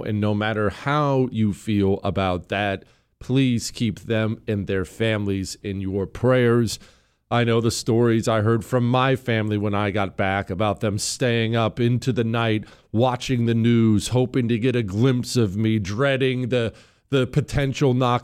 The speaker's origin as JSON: {"language": "English", "country": "United States", "said": "I still eat some because I'm white trash and I'm an American."}